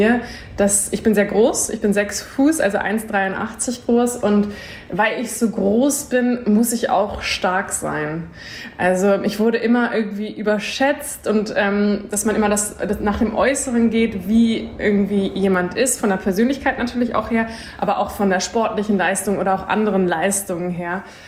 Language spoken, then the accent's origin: German; Kiel, Schleswig-Holstein, Germany; moved away as an adult; also born or lived in Bali; Ich bin so eine richtige Nordische. Ich wollte gerade sagen, Kieler Sprotte. Also ich bin im Norden aufgewachsen, da geboren, habe da viel Zeit verbracht, bin dann aber ins Ausland gegangen für 7 Jahre